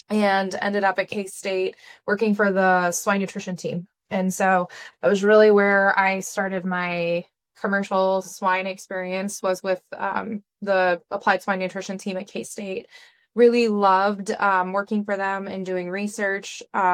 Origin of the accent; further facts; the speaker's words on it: Montana, United States; So I grew up in Montana and actually grew up on a cow-calf operation.